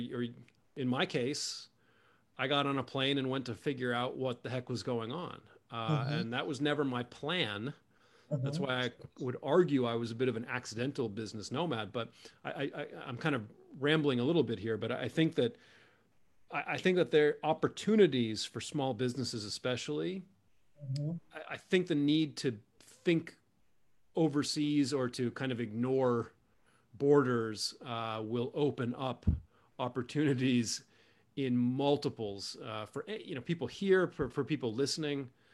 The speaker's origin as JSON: {"language": "English", "country": "United States", "said": "one of the things that stuck out to me as an American living in other parts of the world was"}